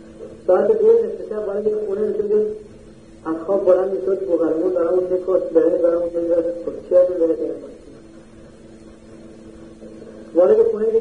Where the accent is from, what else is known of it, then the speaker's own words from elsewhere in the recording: Iran; ما ایرانی هستیم